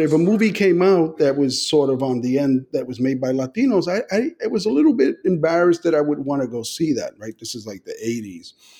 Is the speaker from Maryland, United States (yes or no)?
no; Bronx, New York, United States; I grew up in the South Bronx, and I was together with my African American brothers, elbow to elbow every day.